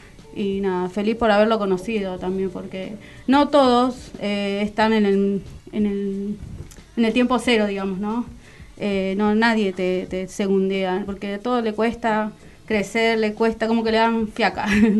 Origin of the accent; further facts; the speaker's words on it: Bernal, Buenos Aires Province, Argentina; Yo soy del Triángulo de Bernal.